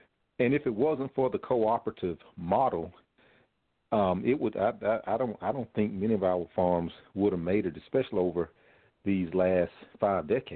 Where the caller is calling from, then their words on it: Georgia, United States; I'm calling from West Georgia.